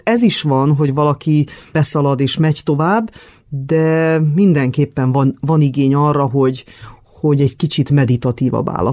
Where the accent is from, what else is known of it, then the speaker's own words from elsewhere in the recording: Târgu Mureș, Mureș County, Romania; now in Cluj-Napoca, Romania; amikor Marosvásárhelyre úgymond visszamentem, mert ugye nekem ez a szülővárosom, noha Kolozsváron élünk